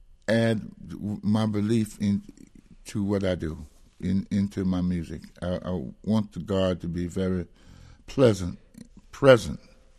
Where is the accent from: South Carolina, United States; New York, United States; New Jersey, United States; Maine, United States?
South Carolina, United States; born there; And I'm not Arab or nothing. I was born in South Carolina.